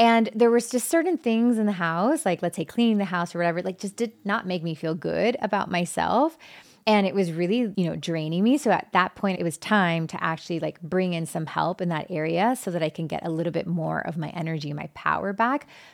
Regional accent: Miami, Florida, United States; Growing up in Miami, being, you know, of Cuban descent, I didn't have any friends that were not Cuban. Like all my friends were Cuban. I grew up in this very tight community.

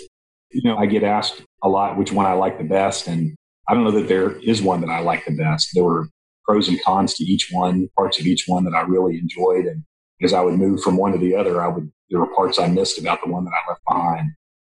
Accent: Garland, Texas, United States; Sure. I grew up in the Dallas area, grew up in Garland. My dad was a Dallas police officer

